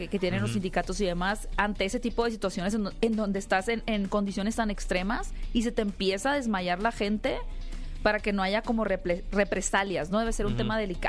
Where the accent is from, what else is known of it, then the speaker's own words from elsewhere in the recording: Hermosillo, Sonora, Mexico; yo soy de Hermosillo, estoy acostumbrada a un 45, 48 grados